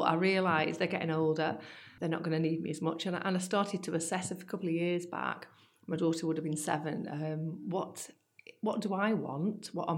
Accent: Warrington, North West England, United Kingdom; I'm from Warrington, born and bred.

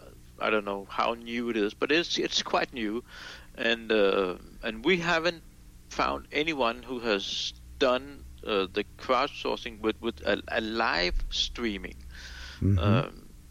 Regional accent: Denmark; Yes, I'm from Denmark. And Denmark is north of Germany and south of Sweden here in Europe.

